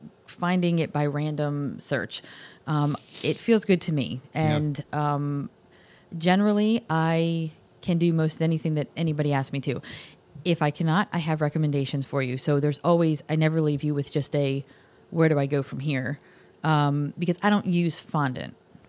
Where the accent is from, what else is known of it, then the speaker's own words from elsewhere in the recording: Annapolis, Maryland, United States; also born or lived in Pennsylvania; I grew up in Annapolis, Maryland, actually.